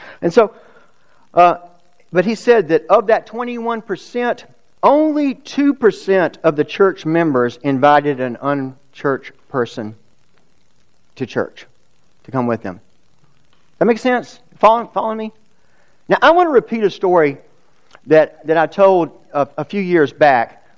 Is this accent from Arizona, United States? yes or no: no; Georgia, United States; I grew up on Lake Lanier, so I'm well aware of what they look like.